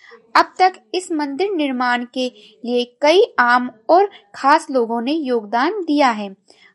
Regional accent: Gonda, Uttar Pradesh, India; और मैं गोंडा जिले से हूँ।

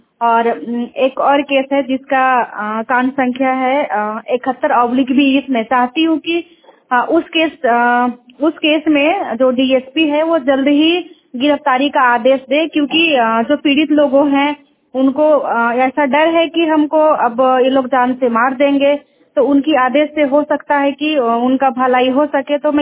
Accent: Bihar, India; मैं औरंगाबाद जिला से हूँ

